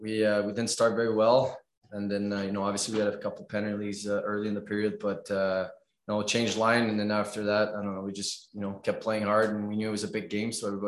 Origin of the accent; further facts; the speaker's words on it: England, United Kingdom; English is a second language; I know it's sometimes hard as an English guy to come in with a lot of French guy